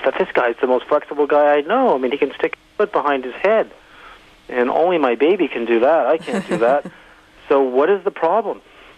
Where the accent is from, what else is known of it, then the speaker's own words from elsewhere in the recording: Berkeley, California, United States; also born or lived in Edmonton, Canada; I was born in Edmonton in 1961. My four brothers and my parents and I, we all moved to Berkeley, California in 1964. So I grew up in the Berkeley Bay Area during the 60s